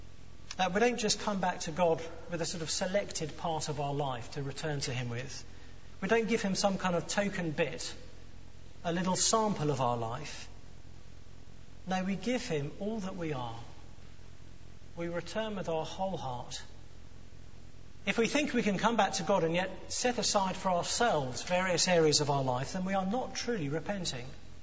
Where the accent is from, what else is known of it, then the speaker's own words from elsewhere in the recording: South East England, United Kingdom; I went to visit a friend once in my hometown in Kent, and he lived quite a bit out of the town.